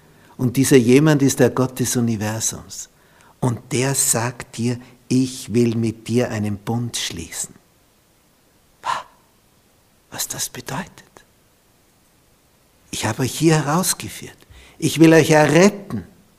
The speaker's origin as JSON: {"language": "German", "region": "Vienna", "country": "Austria", "said": "Als er gehört hat, wir kommen aus Wien, der hat nur mehr geredet mit uns."}